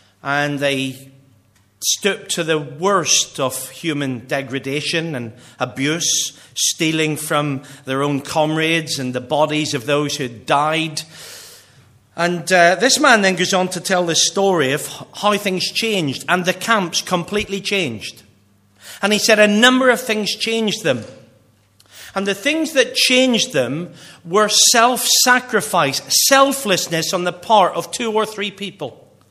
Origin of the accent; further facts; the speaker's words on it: Northern Ireland, United Kingdom; Growing up in Northern Ireland, people used to talk about me old mucker.